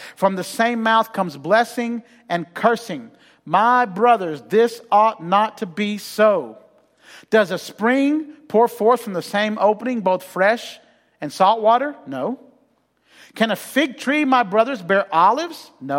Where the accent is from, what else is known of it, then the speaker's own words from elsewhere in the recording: Huntsville, Alabama, United States; I grew up in Huntsville, Alabama, in the Five Points area of Huntsville.